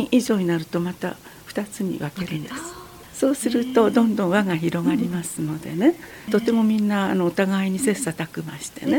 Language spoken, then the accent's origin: Japanese; Fujisawa, Kanagawa, Japan; 私は藤沢に生まれ育って、ずっと藤沢なんですけれどもね